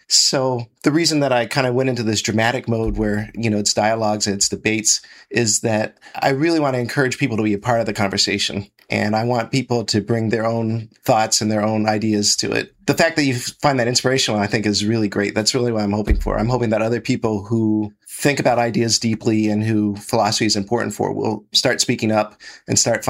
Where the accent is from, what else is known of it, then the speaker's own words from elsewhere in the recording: Columbus, Ohio, United States; I'm a philosopher from Columbus.